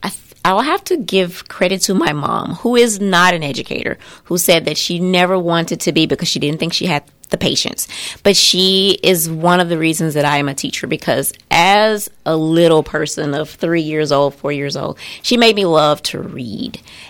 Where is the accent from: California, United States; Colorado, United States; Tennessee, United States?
Tennessee, United States; Memphis; I'm from Memphis, and that's where my career started in 1998.